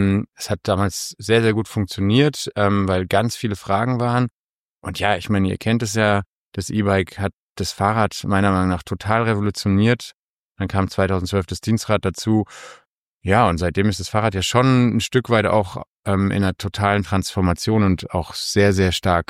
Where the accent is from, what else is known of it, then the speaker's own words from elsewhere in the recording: Frankfurt am Main, Hesse, Germany; Es ist eine Familie aus Frankfurt gewesen, aus Frankfurt am Main, wo ich herkomme.